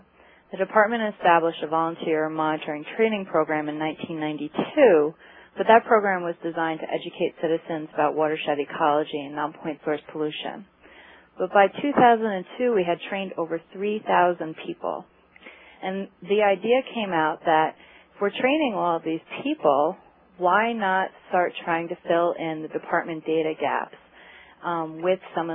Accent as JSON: {"language": "English", "region": "New Jersey", "country": "United States", "said": "First, I'd like to share with you some information about my home state, New Jersey."}